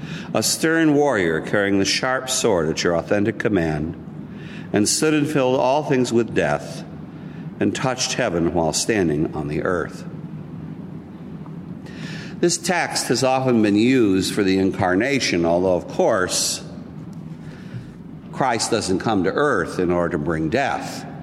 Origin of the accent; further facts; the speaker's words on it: California, United States; Well, I told you I'm from California. I don't start fights at the table.